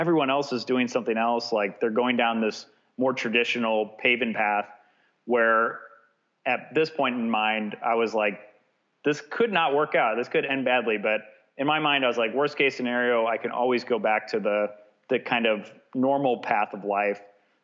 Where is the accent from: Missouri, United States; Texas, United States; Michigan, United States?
Missouri, United States; Wildwood; I grew up in Wildwood, Missouri.